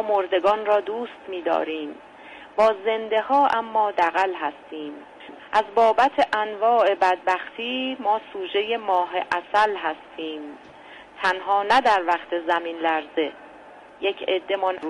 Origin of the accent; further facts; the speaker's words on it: Fasham, Tehran Province, Iran; من همونطور که از فامیل مشخص اهل فشم هستم